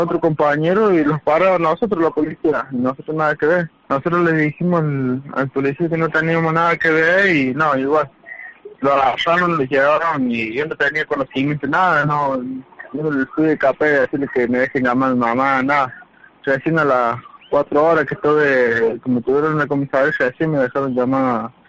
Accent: Villa Carlos Paz, Córdoba, Argentina; No soy del centro de Carlos Paz y me queda muy lejos la escuela a mí.

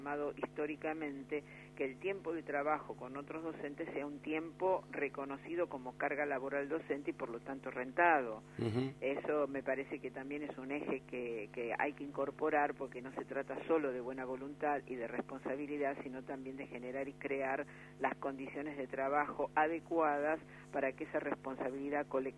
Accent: Buenos Aires, Argentina; Yo, como porteña, que vivo en la ciudad de Buenos Aires

